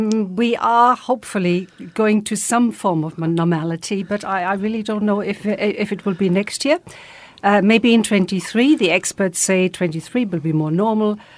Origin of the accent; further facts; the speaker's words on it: Frankfurt, Hesse, Germany; I remember when I was a child, because I'm from Frankfurt anyway, I remember as a child it was very magical and very quiet.